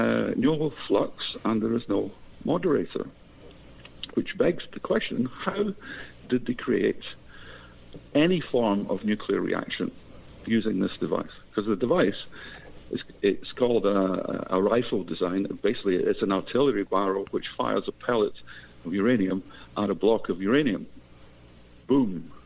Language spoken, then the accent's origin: English; Scotland, United Kingdom; moved away as an adult; now in Tenerife, Spain; I'm Scottish. Yeah. I ended up in Tenerife on holiday, and I liked it so much I never went home.